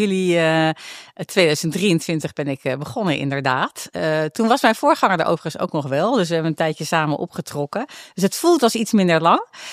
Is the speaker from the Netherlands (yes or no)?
yes; North Holland, Netherlands; Ik kom uit het Gooi. Dus dat zou je niet zeggen. Maar mijn moeder is hier wel geboren. Dus mijn moeders familie kwam uit Rotterdam.